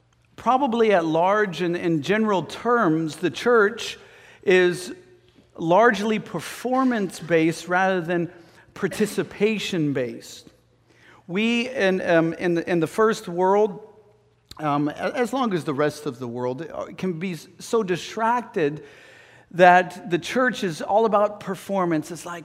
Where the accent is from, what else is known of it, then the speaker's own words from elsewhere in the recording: the Ozarks, United States; also born or lived in Arkansas / Springfield / St. Louis; now in Maine, United States; which I'm from the Ozarks. I'm from, you know, Arkansas and Springfield and St. Louis. So it was as much a culture shock coming to Maine as it was going to Africa.